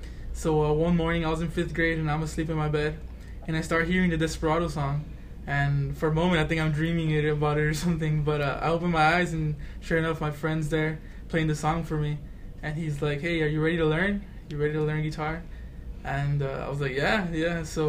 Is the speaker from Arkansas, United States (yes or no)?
no; Weslaco, Texas, United States; also born or lived in Michigan; Yeah, I was born in Michigan, but I've lived in Weslaco my whole life, so I consider myself born and raised in Weslaco.